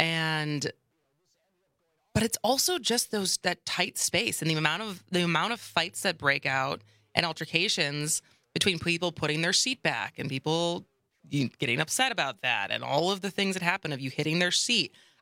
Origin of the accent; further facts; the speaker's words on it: Midwest, United States; So, you know, I come from tall stock. I'm from the Midwest. I'm 5'10".